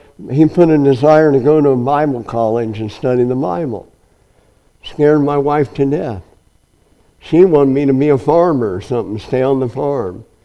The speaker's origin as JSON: {"language": "English", "region": "Nebraska", "country": "United States", "lives_now": "Kansas, United States", "said": "Remember, I was from Nebraska. I didn't want to live in Kansas. I want to live in Nebraska."}